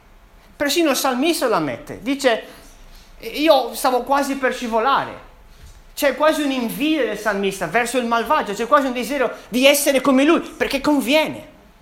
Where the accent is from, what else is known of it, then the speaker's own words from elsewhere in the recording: Sardinia, Italy; io sono sardo, la polenta non è una cosa che noi mangiamo.